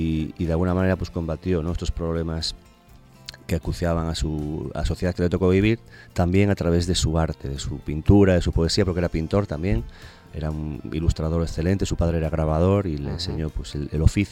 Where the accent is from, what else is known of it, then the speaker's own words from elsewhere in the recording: Galicia, Spain; canto en varios idiomas, en gallego, por supuesto, soy de Galicia, en castellano también, en italiano. En inglés también cantaba